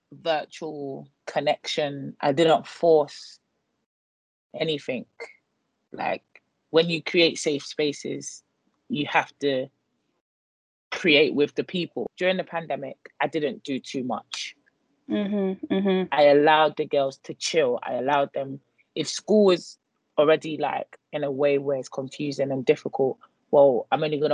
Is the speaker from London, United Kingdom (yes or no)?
yes; London, United Kingdom; I was born in London. My parents are Nigerian, and I grew up in South London.